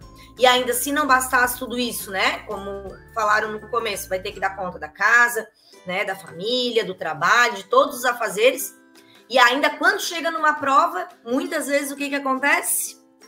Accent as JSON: {"language": "Portuguese", "town": "Criciúma", "region": "Santa Catarina", "country": "Brazil", "said": "Eu sou de Criciúma, Santa Catarina, vou para Curitiba."}